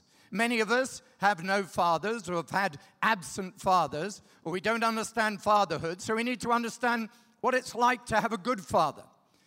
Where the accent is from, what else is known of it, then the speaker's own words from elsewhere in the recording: England, United Kingdom; I was brought up in England in a traditional church. I wasn't a Christian.